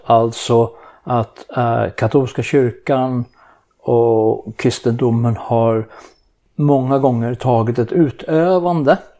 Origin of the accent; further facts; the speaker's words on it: Sweden; Så alltså, men då som svensk då